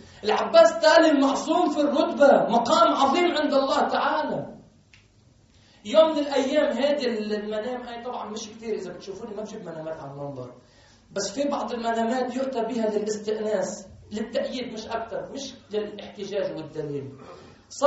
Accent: Lebanon; روح شوف لي أمهات الشهداء عندنا بلبنان

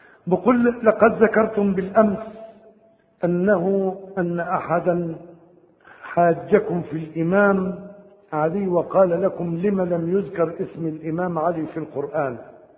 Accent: Egypt; أقول لك واحد فصل بدلة جديدة عندنا في مصر وجيه يصلي

